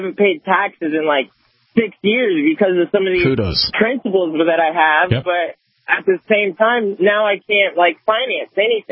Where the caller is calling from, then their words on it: Colorado, United States; I'm in Colorado.